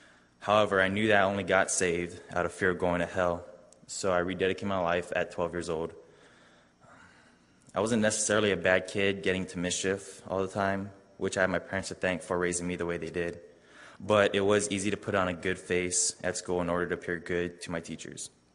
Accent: Guam; I'm from Guam, which is located south of Japan, about 3.5 hour flight. It's about 549 square kilometers and with about approximately 165,000 people. So not too big at all.

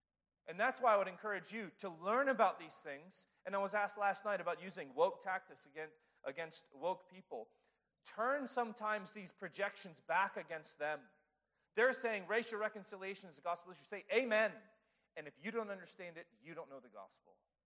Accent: West Virginia, United States; now in South Carolina, United States; I grew up in West Virginia, and I learned one side of the history of what was called, for me, the Civil War.

